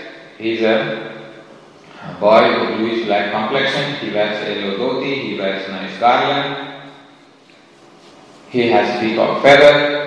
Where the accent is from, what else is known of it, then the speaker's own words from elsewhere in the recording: Chennai, Tamil Nadu, India; now in Australia; Now, how did I, as an Indian citizen, sitting in my state, Tamil Nadu, in Chennai, how did I land up here?